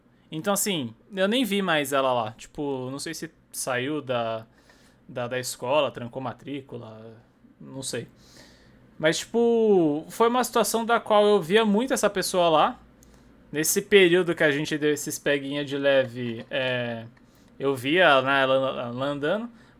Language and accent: Portuguese; Rio de Janeiro, Brazil; accent: carioca; Perdão meu sotaque, carioca.